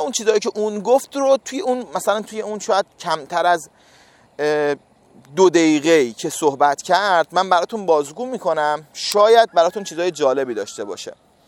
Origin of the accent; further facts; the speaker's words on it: Iran; من گفتم که ما ایرانی هستیم.